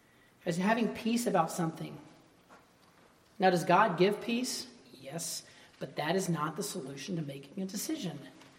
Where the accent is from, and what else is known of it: Alabama, United States